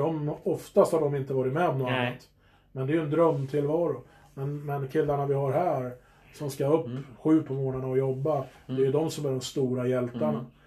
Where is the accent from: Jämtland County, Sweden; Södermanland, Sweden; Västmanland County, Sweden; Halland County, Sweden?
Södermanland, Sweden; Eskilstuna; jag är ju från Eskilstuna